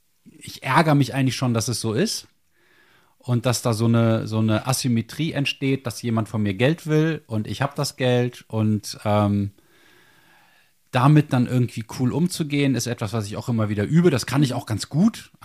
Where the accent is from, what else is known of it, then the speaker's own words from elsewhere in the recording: Rhineland, Germany; ich bin Rheinländer